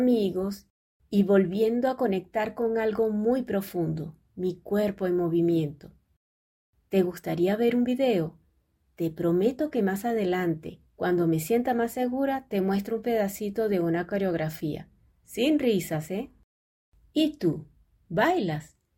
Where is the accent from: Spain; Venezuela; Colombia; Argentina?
Venezuela; Soy venezolana, y si hay algo que forma parte de nuestra sangre caribeña es el ritmo. En mi país se baila, punto.